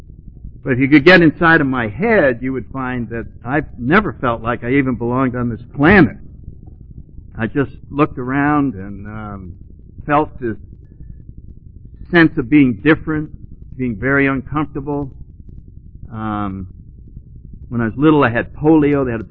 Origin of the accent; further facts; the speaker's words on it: New Haven, Connecticut, United States; now in Florida, United States; I grew up in New England, in New Haven, Connecticut, and spent a lot of years in the Marine Corps, traveled around, but most of it was on the East Coast, and I ended up in Florida